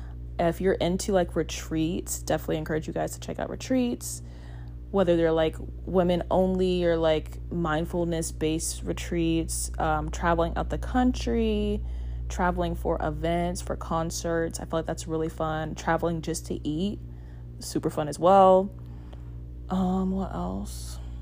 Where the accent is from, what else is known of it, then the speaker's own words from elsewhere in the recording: Florida, United States; I mean, I'm from Florida, so growing up, I didn't always spend time at the beach, but when I went, it was, like, the best.